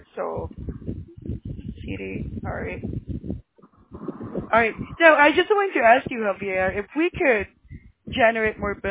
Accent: Philippines; now in Orange County, United States; Well, I'm from the Philippines, sir, but I'm here in Orange County in California.

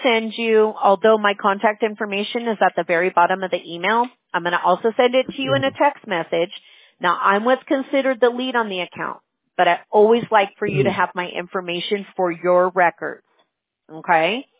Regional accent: Fullerton, California, United States; Yeah, I grew up in Fullerton, Buena Park area. If you're familiar with the south part of Orange County, I'm like, I grew up really close to Disneyland and Knott's Berry Farm.

